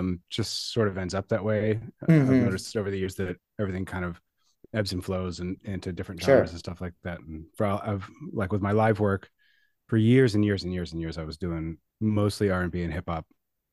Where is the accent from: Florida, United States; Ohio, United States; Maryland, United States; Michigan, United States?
Ohio, United States; Columbus; also born or lived in Washington, D.C.; now in New York, United States; Yeah, I grew up in Columbus, Ohio.